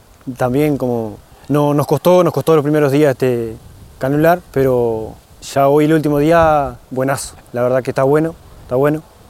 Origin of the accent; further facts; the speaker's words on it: Blanquillo, Durazno, Uruguay; now in Sarandí del Yí, Uruguay; soy de Blanquillo, pero hace unos 10 años estoy en Sarandí allí.